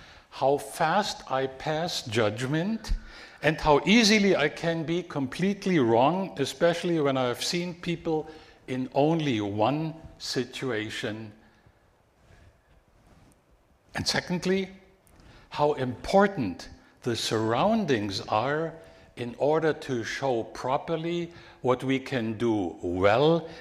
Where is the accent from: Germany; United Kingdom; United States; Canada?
Germany; I grew up in Germany. And there I lived in or very close to a number of big cities like Berlin, Frankfurt, Munich, Stuttgart.